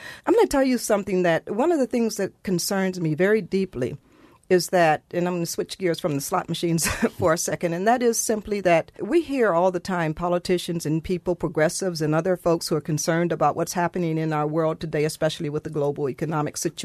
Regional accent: Detroit, Michigan, United States; But what about the three big casinos in Detroit? I mean, this is my hometown.

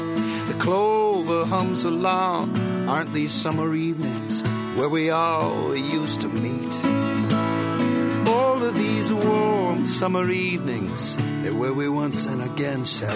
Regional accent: Milwaukee, Wisconsin, United States; I actually spend more than half my time now in my hometown in Milwaukee, and which is good.

